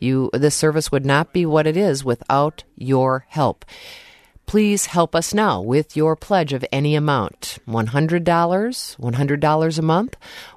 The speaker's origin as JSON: {"language": "English", "town": "Appleton", "region": "Wisconsin", "country": "United States", "tie": "born or raised there", "said": "I know on Friday nights in the … when I was growing up in Appleton, Wisconsin, some Friday nights anyway, my dad would be in charge of a fish fry."}